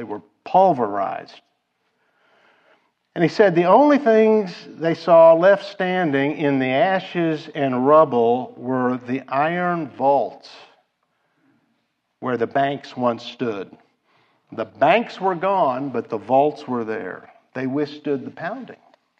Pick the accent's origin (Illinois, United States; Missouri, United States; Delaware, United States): Missouri, United States; Kansas City; I had a lot of experiences like that as a boy growing up in Kansas City. Every year it snows